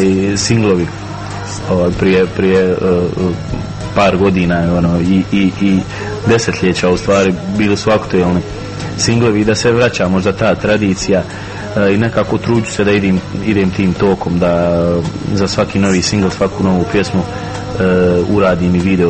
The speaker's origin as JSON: {"language": "Croatian", "country": "Bosnia & Herzegovina", "said": "ja sam Bosanac i Balkanac prije svega, tako da ne smijem i ne mogu bježati od svojih korijena."}